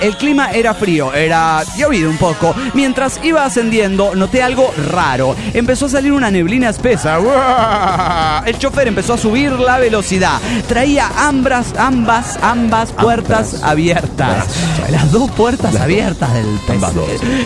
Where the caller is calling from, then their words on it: Monterrey, Nuevo León, Mexico; de Monterrey, Nuevo León, México.